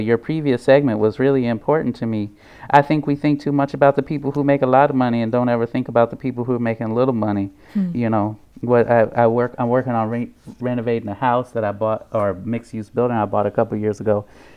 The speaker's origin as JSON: {"language": "English", "town": "St. Louis", "region": "Missouri", "country": "United States", "tie": "born or raised there", "said": "And I think growing up in St. Louis and getting to know the cultural institutions over the last 20 years has been quite interesting."}